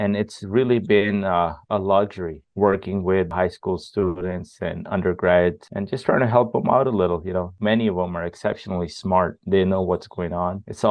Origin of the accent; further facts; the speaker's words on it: Montreal, Quebec, Canada; first language French; English is a second language; born and raised in Montreal, Canada. And my first language is actually French, you know.